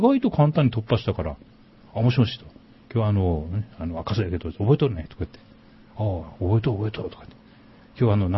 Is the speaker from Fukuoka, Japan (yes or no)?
yes; Kurume, Fukuoka, Japan; also born or lived in Nobeoka; 父が久留米大学に、勤めてたもんですから、そのまま久留米に行って、小学校5年まで、あの、久留米で育ったんですね。